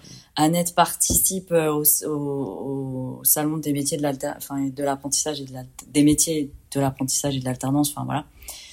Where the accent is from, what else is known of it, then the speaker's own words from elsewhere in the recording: Normandy, France; moi, je viens d'Ifto dans le 76